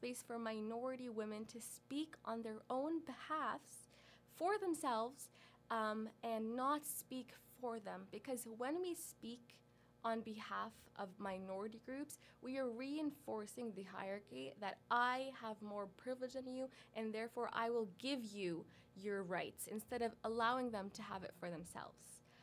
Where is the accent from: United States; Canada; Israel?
Canada; I am Canadian, and I am also Palestinian.